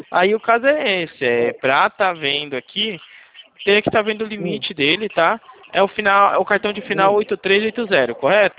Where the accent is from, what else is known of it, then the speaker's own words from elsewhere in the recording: São Paulo, Brazil; Não sou Cuiabá, sou do interior de São Paulo.